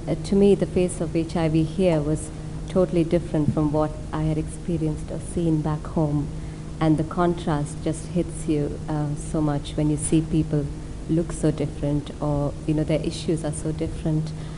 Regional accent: India; English is a second language; now in United Kingdom; Well, I think I am from India, and I've lived in this country for 3 years now.

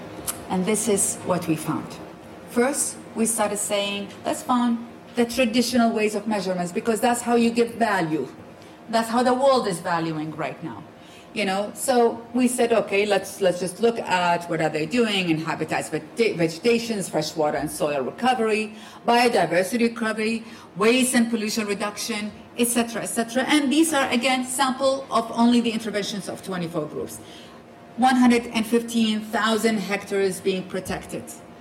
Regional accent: Iraq; I come from Iraq, huh? A country that really has been, it's on their knees. I just came back from the country.

